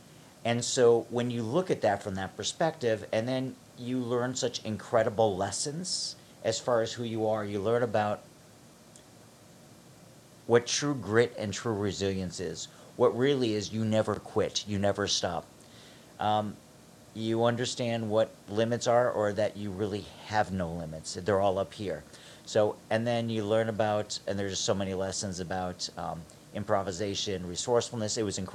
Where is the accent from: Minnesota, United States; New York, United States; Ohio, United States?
Ohio, United States; Cleveland; I'm a kid from Cleveland. I was at Florida State